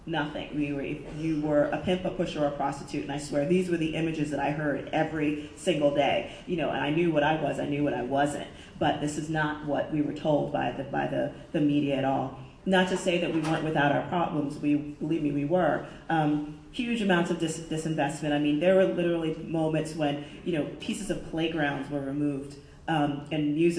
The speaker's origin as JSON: {"language": "English", "town": "New York City", "region": "New York", "country": "United States", "said": "You know, and I'm from the South Bronx, it's one of the poorest congressional districts in the country, in my country"}